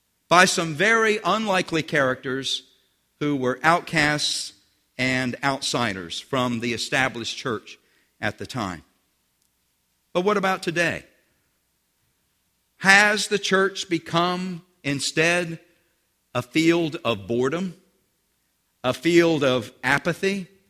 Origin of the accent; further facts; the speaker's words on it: Selbyville, Delaware, United States; I remember as a kid growing up in Selbyville that I couldn't wait for school to get out